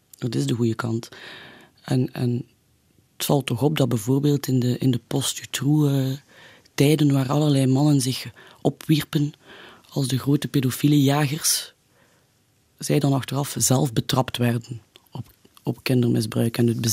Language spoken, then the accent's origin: Dutch; Deurle, East Flanders, Belgium; Het was een gouden kindertijd. Wij zijn opgegroeid in Deurle